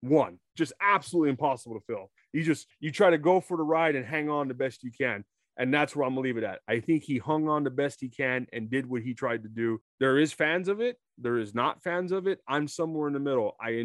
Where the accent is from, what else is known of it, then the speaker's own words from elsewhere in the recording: Los Angeles, California, United States; this is a movie based upon the City of Angels, Los Angeles, my hometown